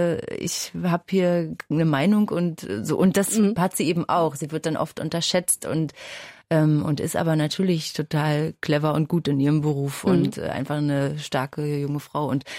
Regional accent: Berlin, Germany; Außerdem liebe ich Berlin, ich stehe auf meine Heimatstadt

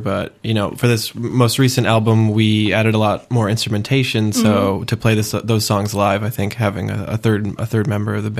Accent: Wisconsin, United States; also born or lived in New Orleans; now in New York, United States; from Wisconsin.

